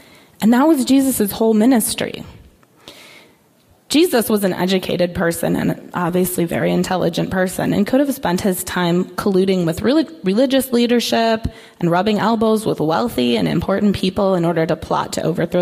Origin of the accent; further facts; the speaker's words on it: United States; But personally, as an American, I still have a bit of a chip on my shoulder about the whole King George thing.